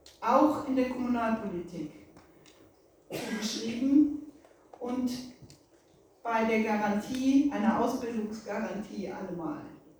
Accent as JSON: {"language": "German", "region": "West Germany", "country": "Germany", "said": "Als Westdeutsche hat mich das sehr berührt"}